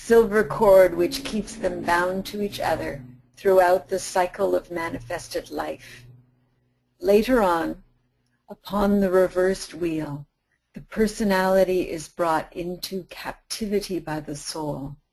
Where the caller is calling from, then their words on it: Victoria, British Columbia, Canada; Victoria, Canada.